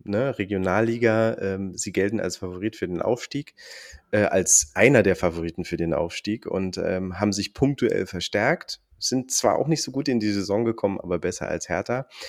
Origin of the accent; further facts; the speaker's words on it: Jena, Thuringia, Germany; Und zwar bin ich Jenenser, das heißt, ich bin in Jena geboren und das ist meine Heimatstadt.